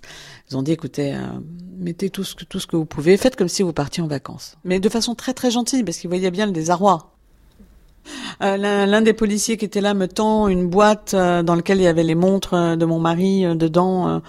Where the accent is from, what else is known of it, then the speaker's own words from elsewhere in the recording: France; Nous sommes des Français comme tous les autres.